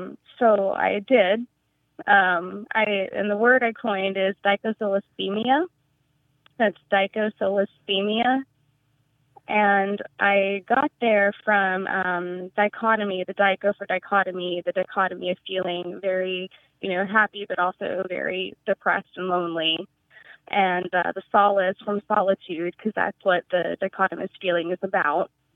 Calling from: Ithaca, New York, United States; I'm calling from Ithaca, New York.

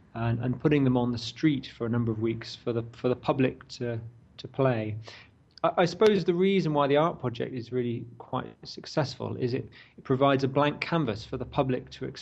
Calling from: Bristol, South West England, United Kingdom

